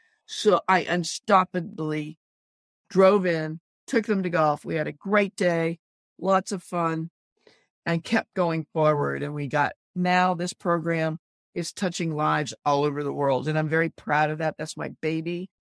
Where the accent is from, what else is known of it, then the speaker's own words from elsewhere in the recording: Massachusetts, United States; moved away as an adult; now in Los Angeles, United States; And I moved to Los Angeles from the East Coast, just outside of Boston, sight unseen. I didn't know a soul. I'd never even been to California before.